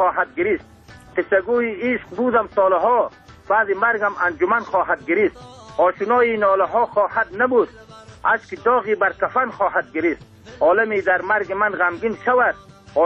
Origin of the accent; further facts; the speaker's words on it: Afghanistan; ما که پشتو زبان است